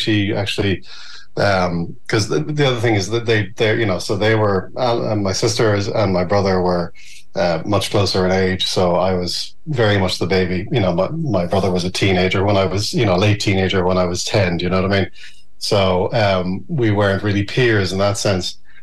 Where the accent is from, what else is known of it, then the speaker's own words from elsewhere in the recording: Dun Laoghaire, Leinster, Ireland; So I grew up in Dublin, in Dunleary